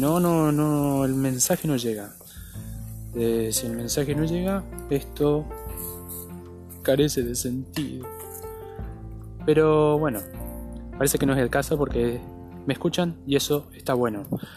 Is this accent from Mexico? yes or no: no; Argentina; yo estoy en Argentina. Te preguntarás por qué hablo así, con acentos tan extraños. Bueno, es propio del lugar de donde soy.